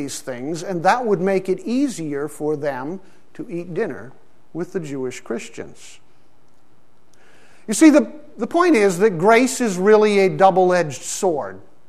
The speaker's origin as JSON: {"language": "English", "country": "Pakistan", "tie": "born or raised there", "said": "When I grew up in Pakistan as a child, we used to go into people's homes"}